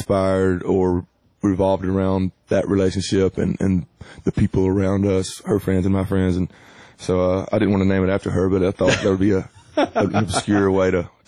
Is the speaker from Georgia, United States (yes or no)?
yes; Georgia, United States; But I grew up in Atlanta, or mm-hmm. about an hour from Atlanta